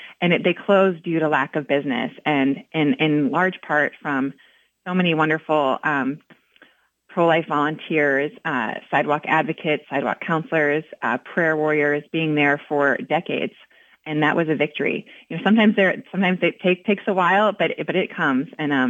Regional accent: Wisconsin, United States; One of my first memories growing up in the Midwest was holding a sign with my strong Irish Catholic family in Wisconsin at the Life Chain.

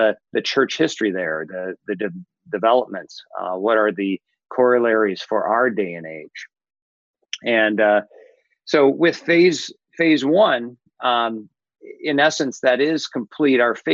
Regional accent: South Holland, Illinois, United States; I grew up in South Holland, Illinois, and in some ways, reading the Voss Group made me think of what South Holland was 100 years prior to, steeped in that Dutch Reform culture.

